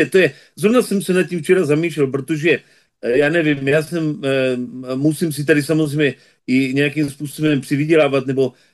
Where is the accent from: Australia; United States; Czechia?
Australia; já jsem žil v Austrálii a vyrůstal jsem v Austrálii.